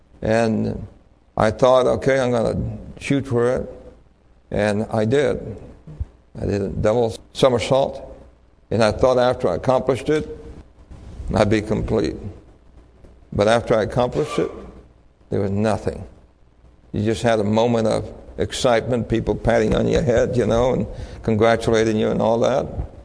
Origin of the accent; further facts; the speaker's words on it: Santurce, Puerto Rico; he said, so where are you originally from? I said, Puerto Rico. He said, what part of Puerto Rico? I said, Santurce. He said, what part of Santurce? I said, El Fanguito. He said, no. You didn't come from there, did you? I said, yeah, that's where I was born.